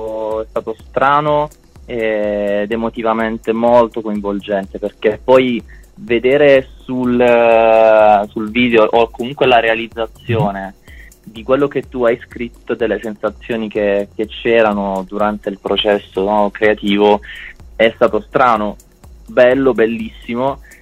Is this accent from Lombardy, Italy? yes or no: no; Martina Franca, Apulia, Italy; Noi veniamo dalla Valle d'Itria, da Martina Franca, in provincia di Taranto, e da Logo Rotondo, in provincia di Bari.